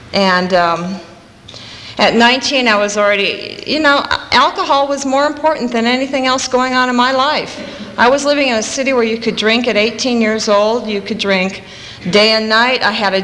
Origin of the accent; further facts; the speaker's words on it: Iowa, United States; I grew up in Iowa, and it wasn't where I would have picked.